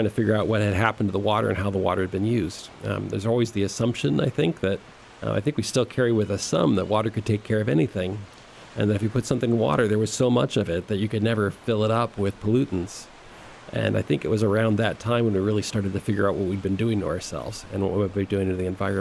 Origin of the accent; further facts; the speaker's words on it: Cleveland, Ohio, United States; So I grew up in the Cleveland, Ohio area.